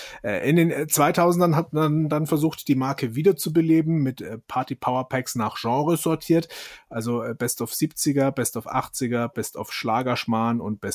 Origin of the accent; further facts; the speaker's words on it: Bavaria, Germany; Für mich als Franke natürlich gleich die erste Herausforderung